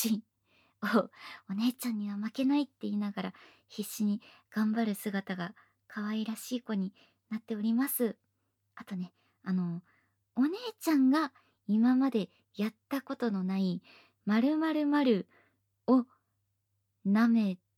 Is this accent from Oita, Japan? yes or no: yes; Beppu, Oita, Japan; 私の地元の別府の温泉にも入ってもらいたいなとか、なんとか思ったりしてます。